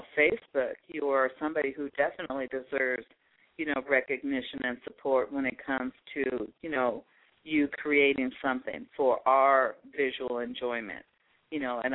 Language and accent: English; Baltimore, Maryland, United States; Baltimore. And it's like, do I step up and continue to try to create these avenues for the people in my hometown to be heard in places they're not being heard?